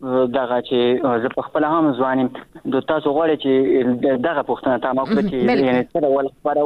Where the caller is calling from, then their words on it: Achin, Nangarhar, Afghanistan; در سره تماس کیم د ننګرهار ولایت اچینو لسوالینه